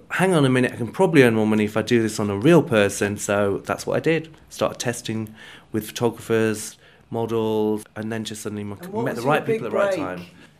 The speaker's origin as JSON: {"language": "English", "town": "Armthorpe", "region": "Yorkshire and the Humber", "country": "United Kingdom", "said": "I'm from Armthorpe, actually, in Doncaster. It was a small mining town."}